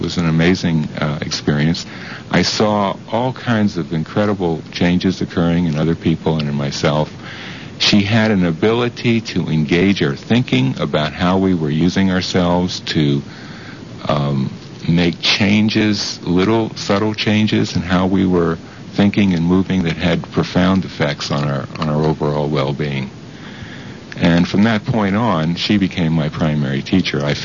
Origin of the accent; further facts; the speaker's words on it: Washington, District of Columbia, United States; moved away as an adult; also born or lived in Toronto, Canada; Well, I was born in Washington, D.C., and lived there until I went away to college. Later, I went to work in Toronto, Canada